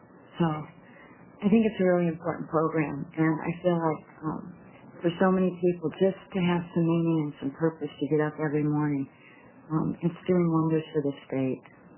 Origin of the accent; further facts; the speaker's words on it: Bend, Oregon, United States; I'm here from Bend, Oregon.